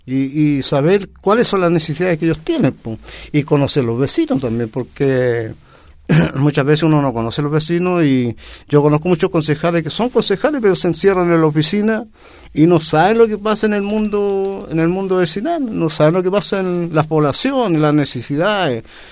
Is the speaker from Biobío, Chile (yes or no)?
no; Molina, Maule, Chile; yo llegué a la comuna, ya con cuarto medio, porque vengo de la ciudad de Molina, eso queda pasadito Curicó.